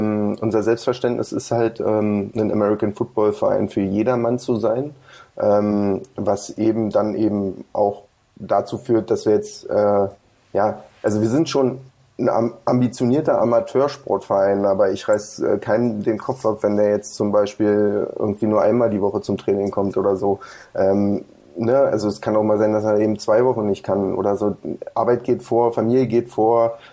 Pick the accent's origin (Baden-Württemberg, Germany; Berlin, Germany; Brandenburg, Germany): Brandenburg, Germany; Wir kommen ja immer noch aus Brandenburg.